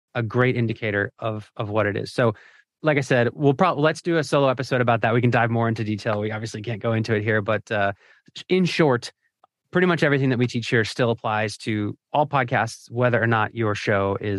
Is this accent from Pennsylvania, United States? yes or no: yes; Philadelphia, Pennsylvania, United States; It's about my hometown of Philadelphia and has nothing to do with a business.